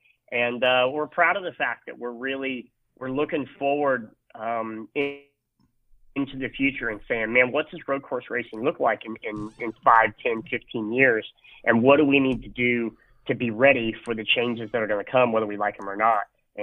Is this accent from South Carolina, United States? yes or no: no; Indianapolis, Indiana, United States; I grew up in Indiana, so I grew up going to sprint car races at the local dirt tracks. I grew up in Indianapolis Speedrome on Thursday Night Thunder, the USAC midgets.